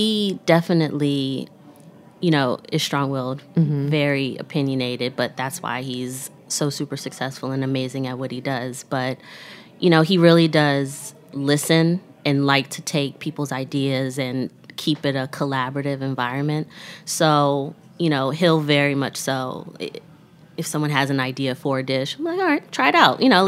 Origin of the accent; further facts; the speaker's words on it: Jamaica; being a Jamaican girl